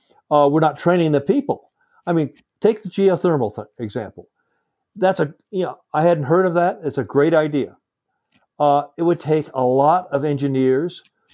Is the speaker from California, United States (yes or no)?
yes; La Cañada, California, United States; I grew up in California in a town that's La Cañada, that's right next to JPL.